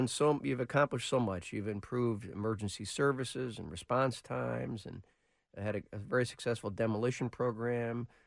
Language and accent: English; Detroit, Michigan, United States; So I travel around the country, and I tell people I'm from Detroit, and inevitably, people say, I got to get to Detroit.